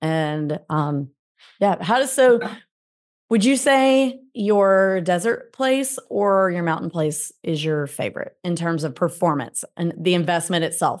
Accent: Mississippi, United States; But why I didn't book out in the mountains is because I'm from Mississippi. I don't know how to drive in snow.

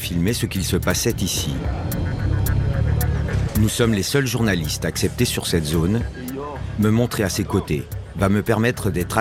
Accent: France; now in Ecuador; Moi, de France.

